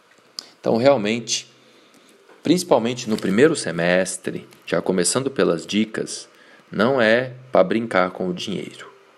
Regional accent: Minas Gerais, Brazil; born there; Lá no norte das Minas Gerais, sul da Bahia, inclusive a região de onde eu venho, Vale do Mucuri, do Jequitinhonha, eu nasci por aquelas bandas ali

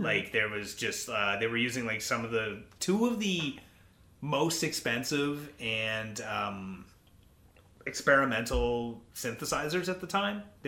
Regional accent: Canada; Like, think us being Canadian.

